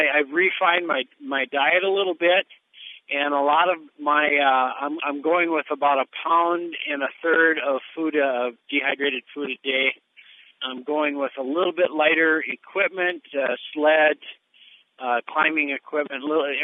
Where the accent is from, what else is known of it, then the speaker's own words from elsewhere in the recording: Grand Marais, Minnesota, United States; I have some custom-made birch skis out of my hometown of Grand Marais.